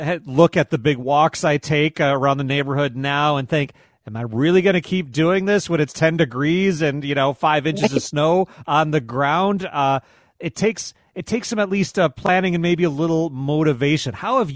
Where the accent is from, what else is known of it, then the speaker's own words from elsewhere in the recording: Midwest, United States; I grew up in the Midwest and I was the kid like my kids are now who wouldn't wear the hat and would wear shoes instead of boots.